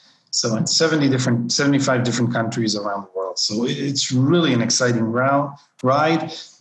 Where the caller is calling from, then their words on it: Tel Aviv, Tel Aviv District, Israel; I'm in Tel Aviv, and believe it or not, Tel Aviv is post-corona.